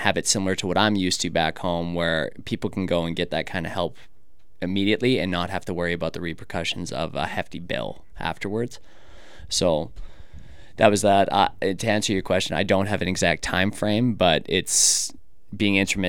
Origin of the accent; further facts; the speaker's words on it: Canada; And I'm Canadian, so back in my country.